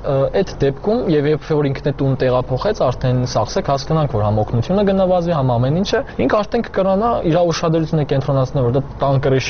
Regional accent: Gyumri, Shirak, Armenia; Իմ փորձով ասեմ, էլի, ես Գյումրեցի եմ

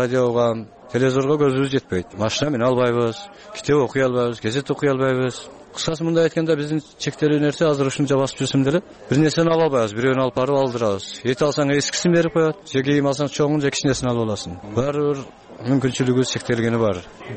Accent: Arpatektir, Osh Region, Kyrgyzstan; born there

